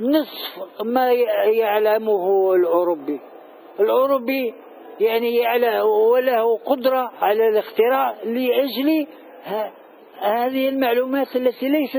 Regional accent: Algeria; هذا شاع عندنا في الجزائر، لماذا لا يشيع في سوريا وفي العراق إلى آخره؟

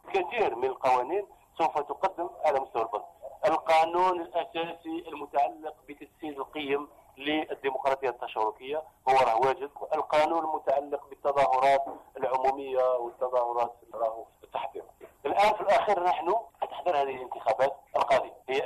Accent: Algeria; القوية التي يجب كجزائريين كمؤسسات عمومية كشركاء سياسي هي أننا نمرر هذه السياسة القوية للعالم بأسره

